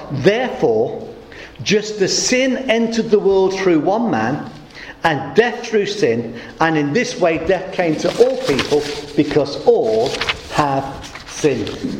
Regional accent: Midlands, United Kingdom; I'm from the Midlands, born and bred.

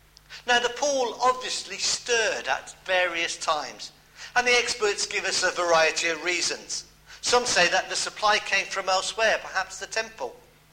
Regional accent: West Midlands, United Kingdom; I grew up in the Midlands, and just down the road, 10 miles down the road, was Royal Leamington Spa.

